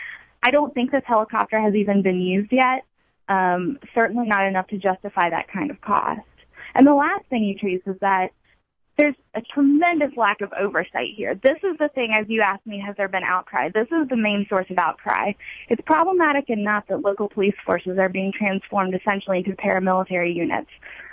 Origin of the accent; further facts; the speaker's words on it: North Carolina, United States; My home state of North Carolina